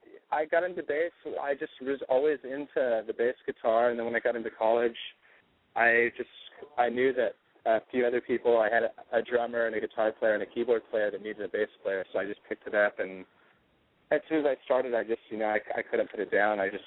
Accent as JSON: {"language": "English", "region": "Hawaii", "country": "United States", "tie": "born or raised there", "lives_now": "California, United States", "said": "Well, we're all from Hawaii originally. We all kind of grew up together, went to high school together, and then we moved out to California to go to college."}